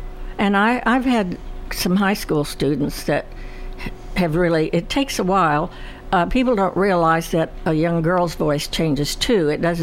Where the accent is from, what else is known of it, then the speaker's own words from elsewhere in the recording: Atlantic, Iowa, United States; No, I'm from Atlantic, Iowa.